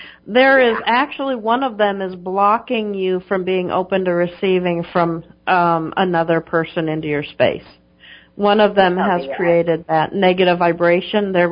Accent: Alaska, United States; I feel that there's a woman here in my home state that is feeling that type of negativity

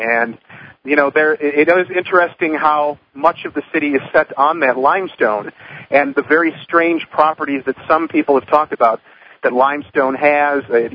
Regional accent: Chicago, Illinois, United States; also born or lived in St. Louis; So I've born and raised in Chicago, but spent quite a few years in St. Louis and still get back there as often as I can.

